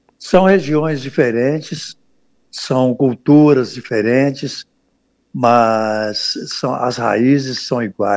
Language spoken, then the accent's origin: Portuguese; Rodeiro, Minas Gerais, Brazil; Eu saí de Rodeiro, mas Rodeiro não saiu de mim, né?